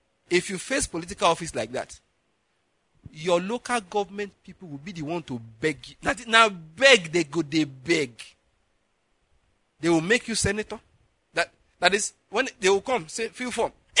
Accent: Enugu, Enugu State, Nigeria; I said, I come from Enugu, it's far. I can't come back.

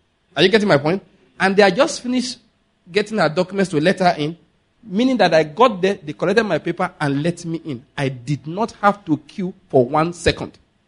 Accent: Enugu, Enugu State, Nigeria; I said, listen, I come from Enugu.

